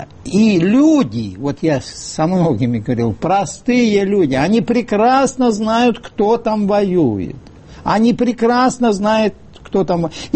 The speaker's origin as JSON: {"language": "Russian", "town": "Dnipro", "region": "Dnipropetrovsk Oblast", "country": "Ukraine", "said": "я сам из Днепропетровска там был"}